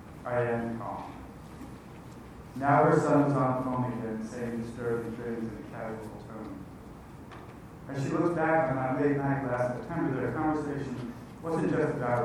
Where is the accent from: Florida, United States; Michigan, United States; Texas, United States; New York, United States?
New York, United States; Brooklyn; I grew up in Brooklyn, obviously.